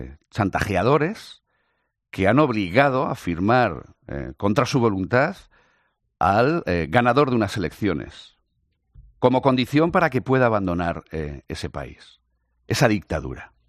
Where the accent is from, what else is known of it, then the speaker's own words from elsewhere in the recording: Spain; Que esto haya sucedido en una embajada de España es para avergonzarnos como españoles.